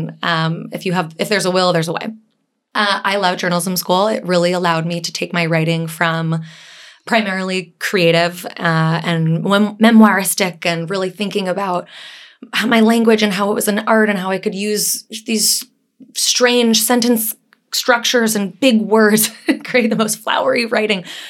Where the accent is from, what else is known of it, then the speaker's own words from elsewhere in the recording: Fresno, California, United States; And I'm from Fresno, California. We are not a known art city.